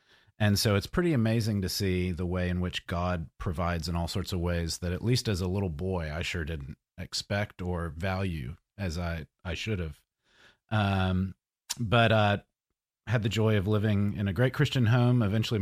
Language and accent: English; Mississippi, United States; I was born in Mississippi and born and raised in a great Christian home.